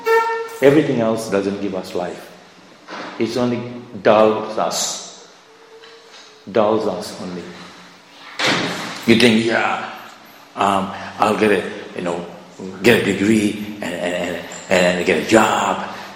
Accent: Mayapur, West Bengal, India; English is a second language; In Mayapur, I grew up in Mayapur, you know, there are rainy season

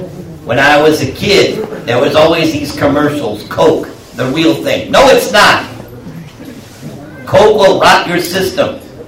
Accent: New York, United States; I'm from New York. Forget about it. Right? And I come from the same background as you.

